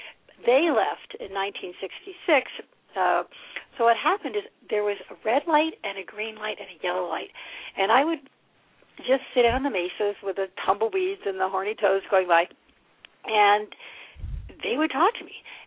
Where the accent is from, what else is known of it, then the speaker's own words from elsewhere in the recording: Albuquerque, New Mexico, United States; also born or lived in Arkansas; so I was born in Arkansas, Cherokee land, from 1958 to 1960, and then from 1960 to 1966, we lived in Albuquerque, New Mexico. My parents moved there.